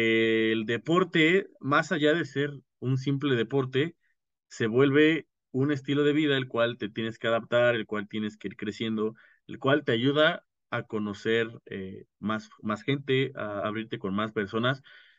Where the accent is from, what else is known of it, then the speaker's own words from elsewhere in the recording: Texcoco, State of Mexico, Mexico; A ver, entonces hagamos, porque yo soy de Texcoco, entonces hay que ordenar ideas.